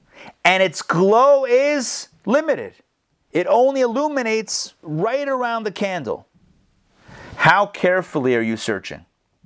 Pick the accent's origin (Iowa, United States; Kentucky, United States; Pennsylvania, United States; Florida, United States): Pennsylvania, United States; Pittsburgh; I was young, living in Pittsburgh, growing up in Pittsburgh.